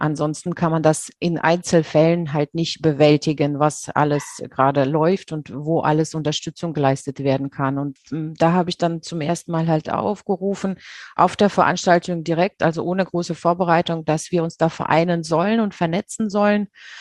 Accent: Ukraine; Und man kennt sich so natürlich als Ukrainer dann unter den Ukrainern

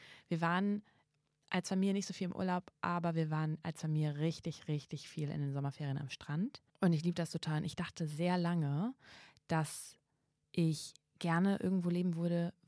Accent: Kiel, Schleswig-Holstein, Germany; ich komme ja von der Küste, ich komme ja vom Meer, ich bin ja eine Kieler Sprotte.

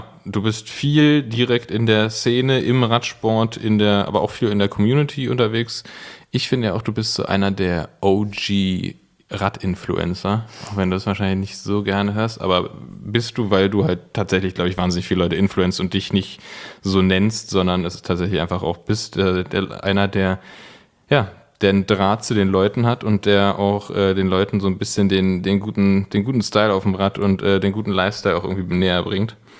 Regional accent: Berlin, Germany; bin ich Berliner Original. Ich bin tatsächlich von hier, bin immer hier gewesen. Ich war mal kurz ein halbes Jahr in Hamburg arbeiten

